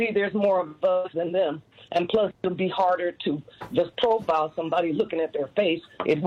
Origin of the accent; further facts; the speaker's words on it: Chicago, Illinois, United States; I'm from Chicago, so I'm just kind of jumping in here.